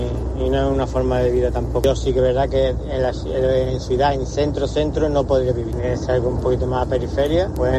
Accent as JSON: {"language": "Spanish", "town": "Seville", "region": "Andalusia", "country": "Spain", "said": "de Sevilla."}